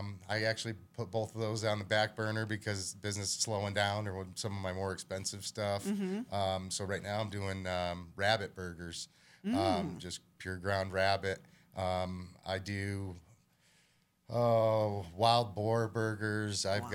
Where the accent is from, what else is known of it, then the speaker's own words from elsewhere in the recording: New England, United States; You know, growing up in New England, it's hard to compare, you know.